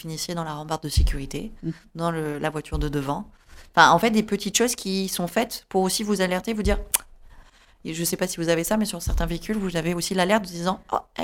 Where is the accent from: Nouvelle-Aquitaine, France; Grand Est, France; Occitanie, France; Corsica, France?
Occitanie, France; Toulouse; je viens de Toulouse. Toulouse est une ville à 30.